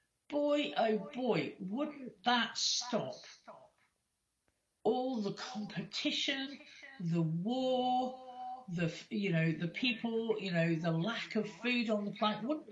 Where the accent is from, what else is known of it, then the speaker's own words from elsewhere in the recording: Liverpool, North West England, United Kingdom; born there; I was born in Liverpool. And Liverpool is the, in England, Liverpool is the home of humour or sarcastic humour.